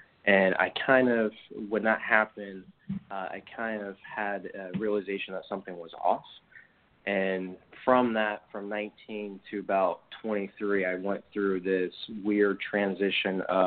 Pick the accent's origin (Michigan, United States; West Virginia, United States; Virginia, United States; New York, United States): Michigan, United States; Warren; also born or lived in Detroit; And also during this time growing up in Detroit, and, you know, I'm sure you can relate as well, you know, this was in the 90s, you know, I grew up in Warren at one point